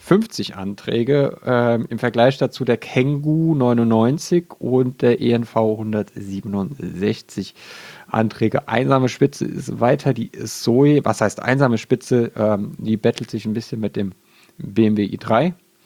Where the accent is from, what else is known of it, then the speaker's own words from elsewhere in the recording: Mainz, Rhineland-Palatinate, Germany; Ja, ich komme ja aus Mainz.